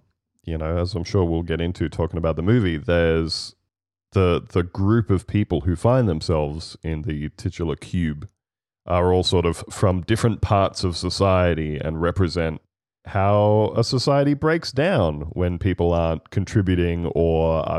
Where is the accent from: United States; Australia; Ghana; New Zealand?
Australia; But I do find as an Australian watching them in performances